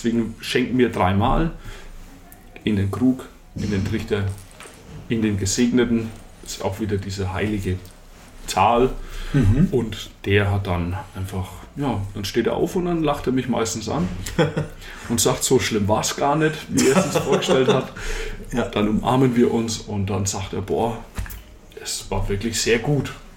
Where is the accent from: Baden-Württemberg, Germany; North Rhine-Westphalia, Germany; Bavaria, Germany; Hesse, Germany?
Bavaria, Germany; Wir sind aus Oberfranken und ein Seidler kriegst du und das ist es.